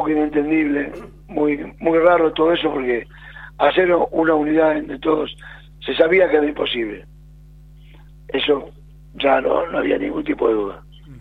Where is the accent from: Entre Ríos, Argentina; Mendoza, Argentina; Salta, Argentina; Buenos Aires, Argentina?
Buenos Aires, Argentina; Yo tengo una vida en Boca, nací en una cuadra de la cancha de Boca, me crié en la Boca